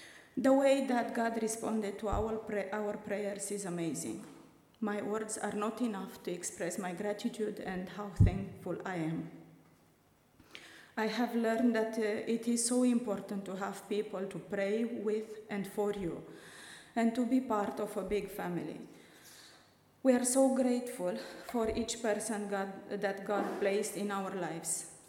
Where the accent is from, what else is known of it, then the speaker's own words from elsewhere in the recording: Romania; English is a second language; Like Alex said, back home in Romania, we have been born and brought up in the Orthodox Church